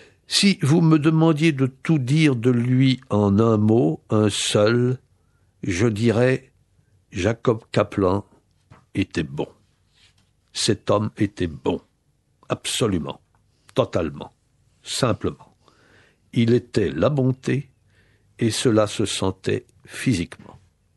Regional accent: Metz, Grand Est, France; J'ai été élevé à Metz.

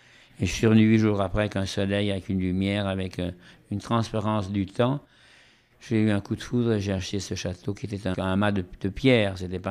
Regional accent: Venice, Veneto, Italy; moi, je suis italien et vénitien, oui, vous savez

